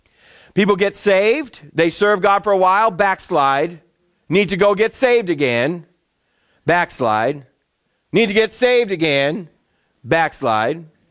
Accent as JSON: {"language": "English", "town": "Boston", "region": "Massachusetts", "country": "United States", "tie": "born or raised there", "said": "I grew up in Boston, and my house was over 250 years old. My parents bought it for $8,000."}